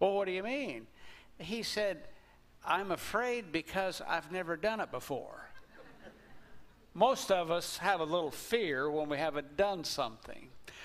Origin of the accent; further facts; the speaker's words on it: Baird, Texas, United States; my hometown of Baird